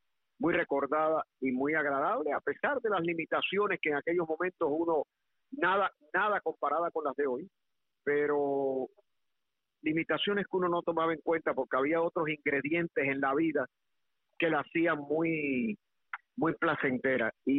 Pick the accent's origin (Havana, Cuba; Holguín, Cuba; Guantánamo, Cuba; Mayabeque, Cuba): Havana, Cuba; No, yo nací en La Habana. Yo nací en La Habana